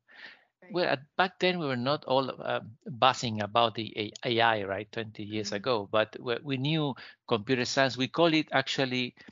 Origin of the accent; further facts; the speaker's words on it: Chile; I come from Chile, and a few of my professors back then had done their PhDs abroad, most of them abroad.